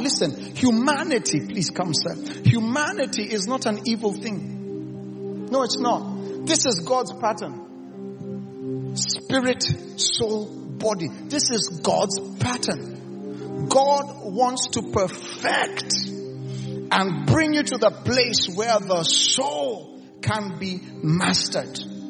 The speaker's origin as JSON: {"language": "English", "country": "Kenya", "said": "I came from Kenya to speak truth. I came from Kenya."}